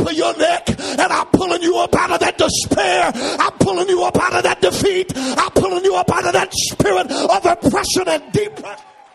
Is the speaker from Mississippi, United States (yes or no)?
yes; Mississippi, United States; I tell everybody I'm from Mississippi.